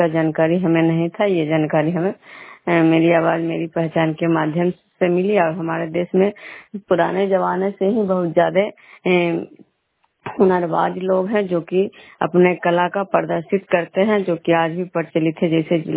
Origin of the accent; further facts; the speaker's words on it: Bishnupur, Bihar, India; मैं बिष्णुपुर ग्राम खदरा पंचायत नालंदा जिला नरनौसा प्रखंड के निवासी हूँ।